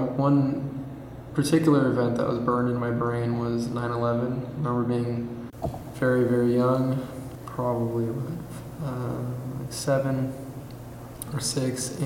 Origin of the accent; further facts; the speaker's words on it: Campbell, California, United States; I come from the South Bay, not Southern California. I grew up in Campbell, California. It's right outside San Jose.